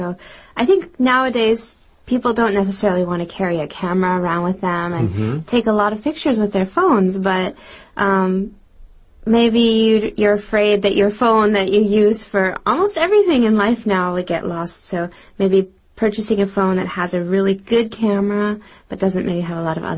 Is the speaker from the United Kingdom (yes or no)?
no; Canada; Well, because I'm from Canada, I do fly